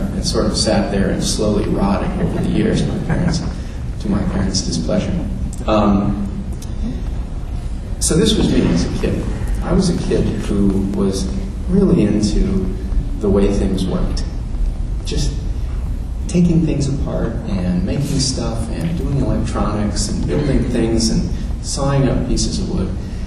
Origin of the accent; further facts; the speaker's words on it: San Diego, California, United States; And so, I grew up in San Diego, and so I would be in the attic